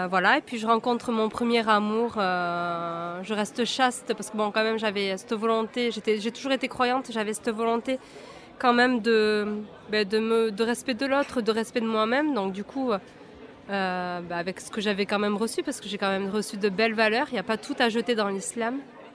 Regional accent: Orthez, Nouvelle-Aquitaine, France; je suis, comme mon nom l'indique, je suis d'origine maghrébine, donc mes parents sont d'origine tunisienne. Je suis née à Orthez, dans les Pyrénées-Atlantiques. Voilà, j'ai grandi une vie plutôt tranquille. J'ai fait l'école primaire, le collège et le lycée à Orthez.

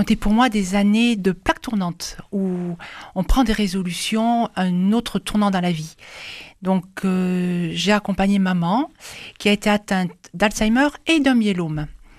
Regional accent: Toulouse, Occitanie, France; je suis toulousaine pour les Ibocagne et Cagne, Saint-Sernin, Fermat.

